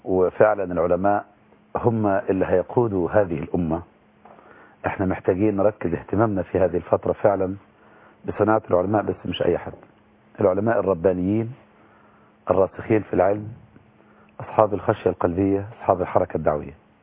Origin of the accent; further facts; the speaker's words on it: El Ghouri, Monufia Governorate, Egypt; انا من قريه الغوري، مركز بركه السبع، محافظه المنوفيه، في يعني بين طنطا واسنا، يعني في يعني احنا في يعتبر في وسط المسافه تقريبا بين القاهره والاسكندريه.